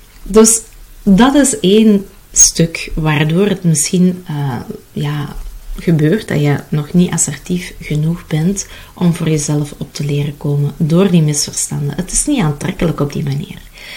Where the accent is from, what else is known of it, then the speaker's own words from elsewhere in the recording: Kempen, Belgium; Ik ben een Belgische, ik ben een Kempense meid. Dat betekent dat ik een hele nuchtere vrouw ben.